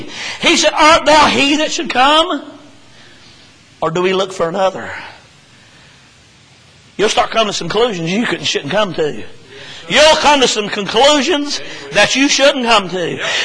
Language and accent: English; North Carolina, United States; We're from North Carolina up in the mountains and we're like Brother Jeff and y'all.